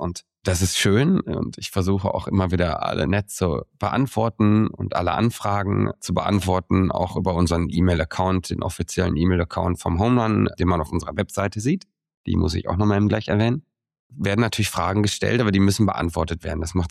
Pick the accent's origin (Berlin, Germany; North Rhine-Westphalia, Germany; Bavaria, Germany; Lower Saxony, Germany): North Rhine-Westphalia, Germany; Emmerich am Rhein; ich liebe unsere Stadt. Ich liebe meine Heimat und ich liebe die Landschaften drumherum. Ich glaube, wir Emmericher haben oft den Blick für andere Dinge, die woanders schöner sind